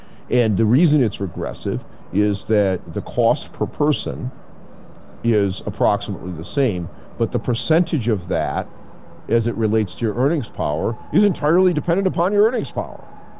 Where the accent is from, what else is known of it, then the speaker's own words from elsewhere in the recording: United States; obviously I'm not a Mexican resident, right? I'm an American.